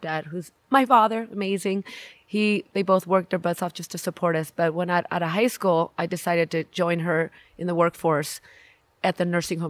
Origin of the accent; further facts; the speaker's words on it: San Francisco, California, United States; born and raised in San Francisco. And we used to go with my family.